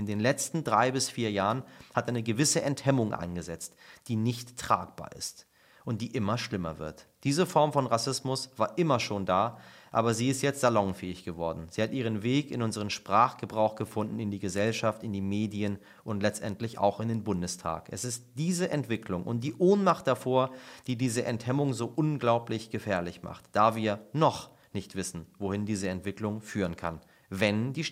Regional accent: Turkey; oder wenn ich als Türke nicht in die Disco kam oder in einer Gruppe mit Bio-Deutschen als einziger von der Polizei rausgewunken wurde.

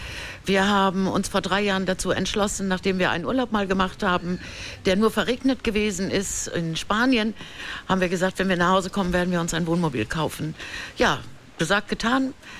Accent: Dänischenhagen, Schleswig-Holstein, Germany; Wir kommen aus Dänischen Hagen

